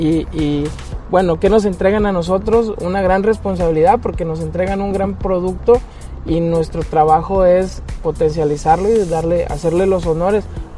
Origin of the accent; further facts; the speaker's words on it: Nayarit, Mexico; hace 2 años nace toda esta necesidad de impulsar la cocina nayarita, porque es mi tierra, porque aquí